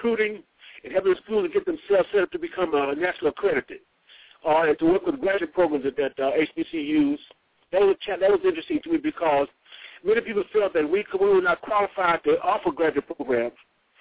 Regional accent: Mississippi, United States; Well, I'm actually I'm from Mississippi, Mississippi. I went to Tougaloo College and I received a BS degree in economics from Tougaloo.

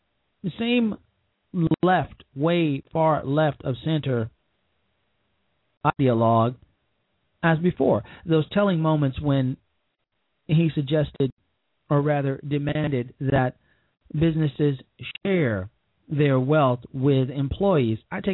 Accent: Chicago, Illinois, United States; now in Pembroke Pines, United States; But Chicago is my hometown. But I call Pembroke Pines, Florida, my home.

